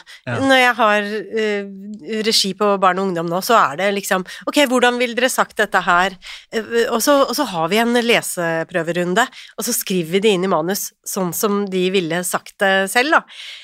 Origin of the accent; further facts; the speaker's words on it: Rælingen, Akershus, Norway; Og siden jeg kom fra Rælingen, og mamma kunne kjøre meg inn, men ikke i rushen for å rekke akkurat tidlig om morgenen